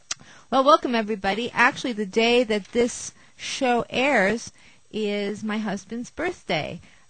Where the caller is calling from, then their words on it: Portola Valley, California, United States; I'm broadcasting from Portola Valley, California, in the San Francisco Bay Area.